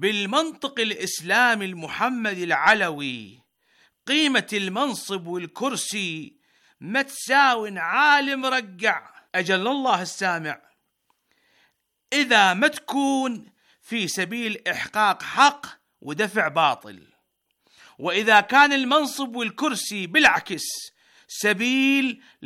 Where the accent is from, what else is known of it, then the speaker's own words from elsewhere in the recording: Iraq; إحنا العراقيين الحق الأول بالنسبة لنا